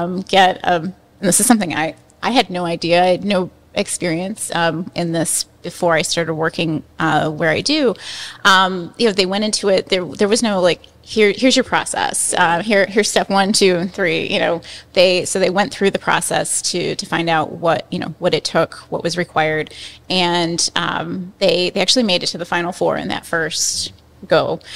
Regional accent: Cleveland, Ohio, United States; I grew up in Cleveland. I grew up playing soccer in a Croatian family.

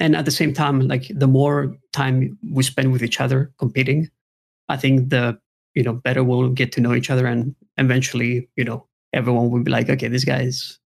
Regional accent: Greece; I grew up on a small island in Greece.

